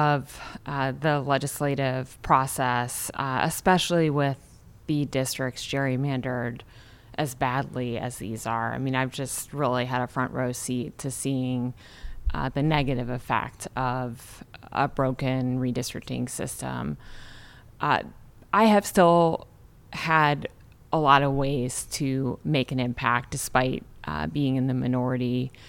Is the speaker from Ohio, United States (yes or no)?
yes; Ohio, United States; And then the legislator from my hometown was term limited, and she and I had long conversations about, you know, returning home and running for the seat. She was looking for a candidate. It's a tough district. It's a swing district. There are very few of those in Ohio right now